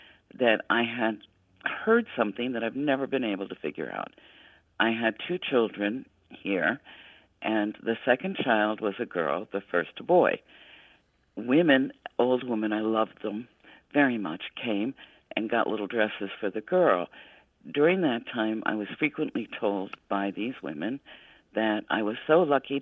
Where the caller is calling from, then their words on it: Newport, Kentucky, United States; I'm calling from Newport, Kentucky.